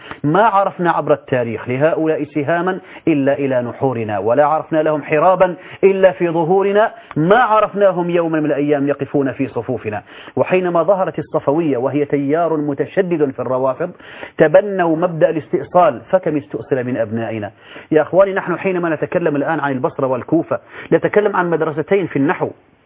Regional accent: Syria; وعندنا في سوريا تعداد

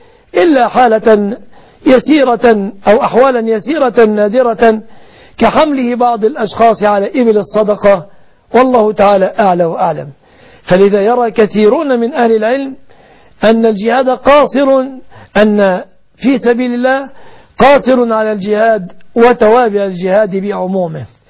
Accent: Egypt; بلادنا مصر

